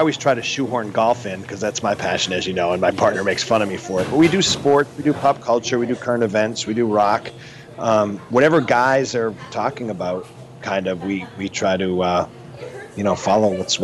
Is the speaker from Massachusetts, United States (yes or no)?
yes; Boston, Massachusetts, United States; also born or lived in New York City; I was offered a job to do a radio show in Boston, which is my hometown. So I have moved from New York City, where I was for 13 years, and I am now back in my hometown of Boston